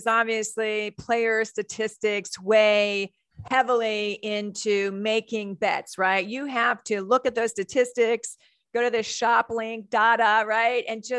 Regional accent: Cleveland, Ohio, United States; I actually have always rooted for the Steelers through the years, even though I grew up in Ohio.

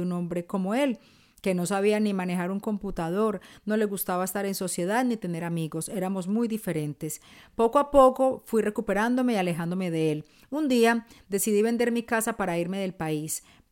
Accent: Colombia; moved away as an adult; now in Barcelona, Spain; aquí seguimos compartiendo historias. Tengo 39 años y vivo en Barcelona, España. Soy colombiana y hace 9 meses estoy acá.

